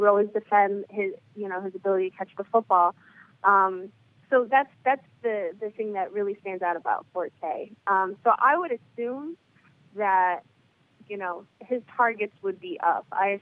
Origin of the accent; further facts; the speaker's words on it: Brooklyn, New York, United States; One, I'm from Brooklyn, so I'm a New York City girl.